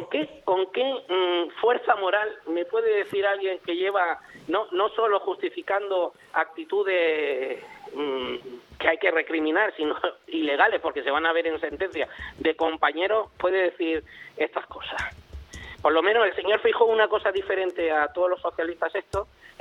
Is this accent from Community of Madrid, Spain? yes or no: no; Canary Islands, Spain; a mí la soberanía de Groenlandia, como canario, como español, me preocupa poco.